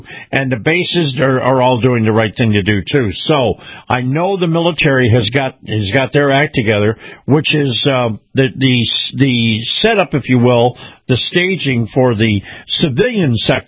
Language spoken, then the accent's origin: English; Florida, United States; But in my home state of Florida, our Governor Ron DeSantis yesterday afternoon decided to declare a public health emergency in Florida